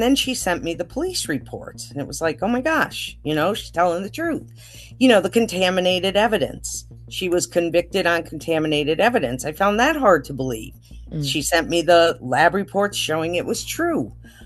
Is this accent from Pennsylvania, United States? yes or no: yes; Pennsylvania, United States; So I'm from Pennsylvania, so I was aware of the case. It was pretty big news in this state when it happened.